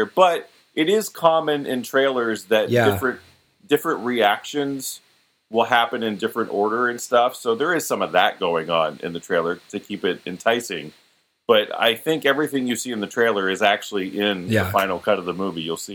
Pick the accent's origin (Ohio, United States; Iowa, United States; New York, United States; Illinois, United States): Ohio, United States; I grew up in Ohio. And so I went to Otterbein College in Westerville, Ohio.